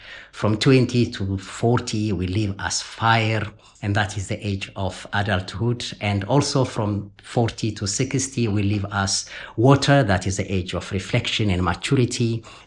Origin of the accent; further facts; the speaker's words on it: Ethiopia; now in Australia; it tells the story of how I grew up in Ethiopia as a young boy shepherd, learning ancient manuscripts from the Giz language, and coming all the way to Australia and now working as a human rights academic.